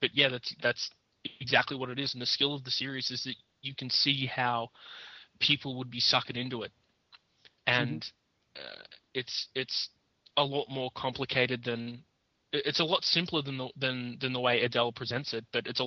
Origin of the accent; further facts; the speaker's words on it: United Kingdom; I drink tea. I'm British. I'm evil.